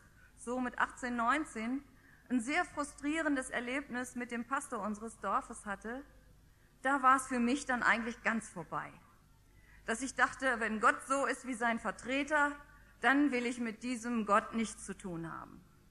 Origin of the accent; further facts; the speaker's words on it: Northern Germany, Germany; ich bin aus Norddeutschland und in Norddeutschland ist die Kirchenlandschaft wirklich viel, viel trauriger als hier in Baden-Württemberg.